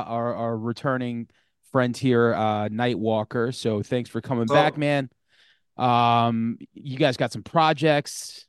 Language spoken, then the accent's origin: English; Long Island, New York, United States; You know, like growing up on Long Island, New York, like, you know, as a kid, I was super biased.